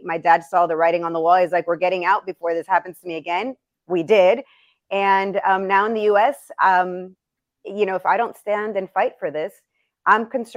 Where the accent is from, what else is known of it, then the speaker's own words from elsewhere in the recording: United States; born there; also born or lived in Venezuela; I was actually born in the U.S. My parents were both born and raised in Cuba.